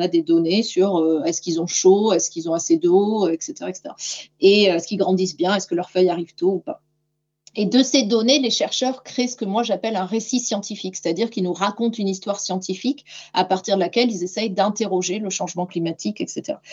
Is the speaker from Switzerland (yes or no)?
no; Nouvelle-Aquitaine, France; chez moi, je suis de Gironde. Chez moi, on a eu des gros soucis de forêts.